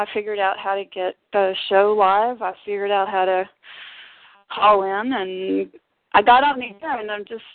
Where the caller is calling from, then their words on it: Austin, Texas, United States; I'm from Austin, Texas.